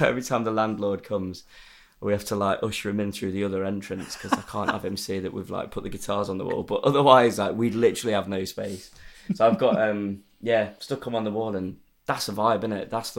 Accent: Chesterfield, East Midlands, United Kingdom; Yeah, I'm from Chesterfield, and I went to school in Derbyshire.

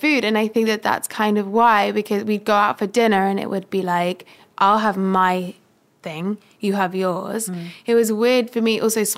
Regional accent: Brighton, South East England, United Kingdom; And, like, my mum grew up in Northwest London, so I grew up in Brighton.

